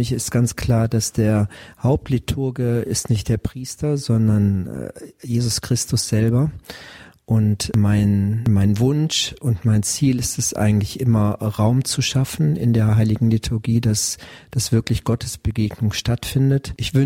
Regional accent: Viersen, North Rhine-Westphalia, Germany; born there; gebürtig komme ich vom Niederrhein aus Viersen

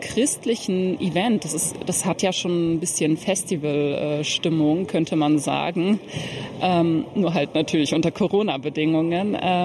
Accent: Berlin, Germany; Und ich komme ja aus Berlin

